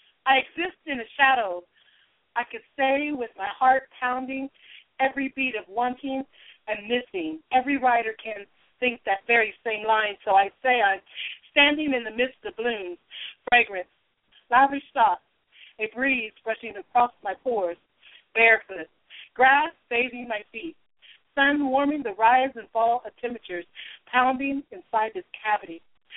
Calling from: Chillicothe, Ohio, United States; I'm from Ohio, Chillicothe.

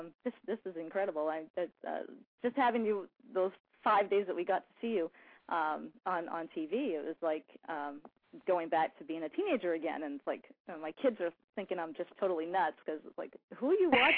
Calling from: Maine, United States; I'm calling from

